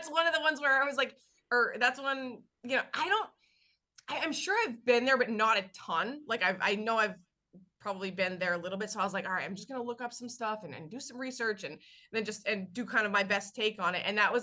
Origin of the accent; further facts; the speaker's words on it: Maine, United States; growing up in Kennebec County